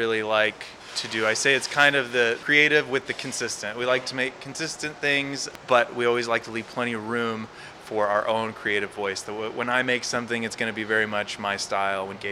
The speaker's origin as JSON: {"language": "English", "region": "Michigan", "country": "United States", "tie": "born or raised there", "said": "Well, I grew up in Michigan, and there was an artist that taught classes near me."}